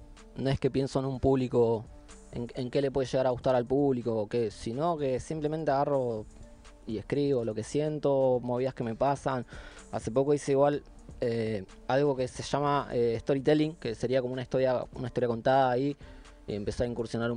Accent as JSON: {"language": "Spanish", "town": "Comodoro Rivadavia", "region": "Chubut", "country": "Argentina", "tie": "born or raised there", "said": "Sí, soy nacido acá, criado acá"}